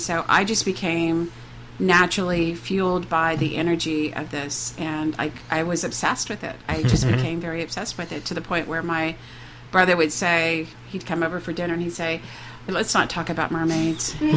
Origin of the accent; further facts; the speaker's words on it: San Marcos, Texas, United States; You know, I grew up in San Marcos. I have so many wonderful memories of the river. I mean, that's where I learned how to swim.